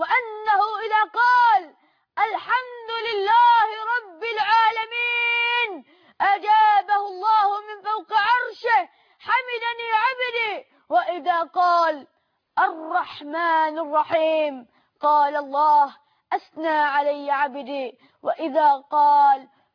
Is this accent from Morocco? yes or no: no; Egypt